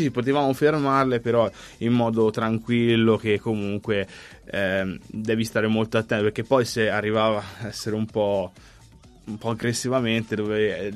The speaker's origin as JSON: {"language": "Italian", "town": "Arezzo", "region": "Tuscany", "country": "Italy", "said": "sono di Arezzo, volevo chiamarlo Aretium per fare un po' di latino"}